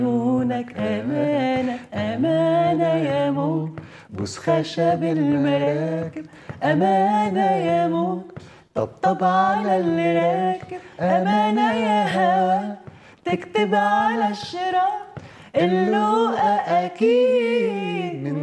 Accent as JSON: {"language": "Arabic", "town": "Alexandria", "region": "Alexandria Governorate", "country": "Egypt", "also_born_or_lived": "Monufia", "said": "والتنمر بقى عالمي عالمي لان انت في انا اسكندرانيه في المنوفيه بتكلم بلكنه"}